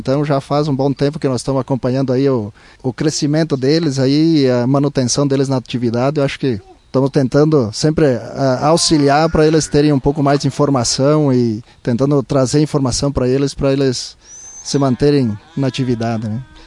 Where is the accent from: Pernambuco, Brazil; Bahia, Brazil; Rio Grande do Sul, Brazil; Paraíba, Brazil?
Rio Grande do Sul, Brazil; Sananduva; Sim, sou do interior de Sananduva. Meu pai era agricultor.